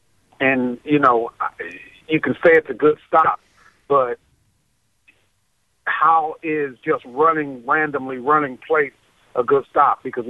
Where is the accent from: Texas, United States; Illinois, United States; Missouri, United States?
Missouri, United States; St. Louis; I'm from St. Louis, Missouri